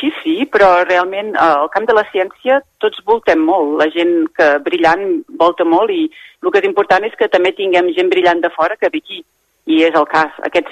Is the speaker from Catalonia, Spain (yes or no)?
yes; Caldes de Montbui, Catalonia, Spain; Soc de Caldes de Montbui